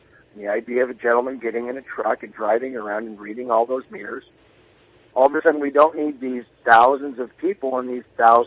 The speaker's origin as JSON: {"language": "English", "region": "Montana", "country": "United States", "tie": "born or raised there", "said": "No, growing up in Montana, my dad was a solar panel manufacturer."}